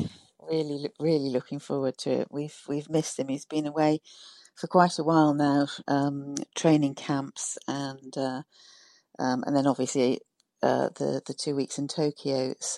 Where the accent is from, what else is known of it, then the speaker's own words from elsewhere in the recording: United Kingdom; moved away as an adult; now in Ireland; I'm from the UK, and my husband is Irish, and we came to live in West Cork, where my husband's dad is from, about 16 years ago now.